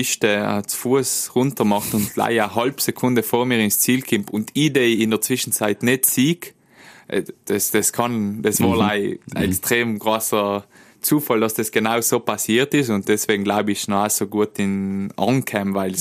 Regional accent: Trentino-Alto Adige, Italy; weil ich glaube, so als Südtiroler, da hat man schon nochmal einen Tucken mehr zusammen.

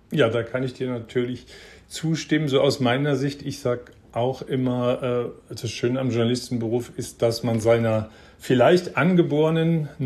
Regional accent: Frankfurt, Hesse, Germany; born there; now in Wiesbaden, Germany; In meiner Geburtsstadt, ja. Frankfurt.

